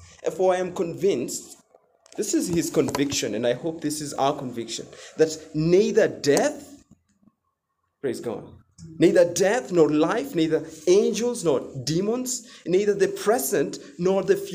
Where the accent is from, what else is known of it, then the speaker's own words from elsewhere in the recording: Kenya; You know, as Kenyan Christians, we, most of us, don't know what persecution is.